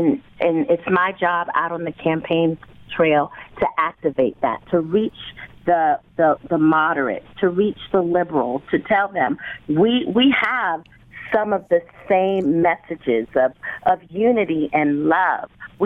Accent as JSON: {"language": "English", "region": "South Carolina", "country": "United States", "tie": "born or raised there", "said": "I grew up in South Carolina, where I'm from. My area of Mount Corner and Hugie, we were black Republicans."}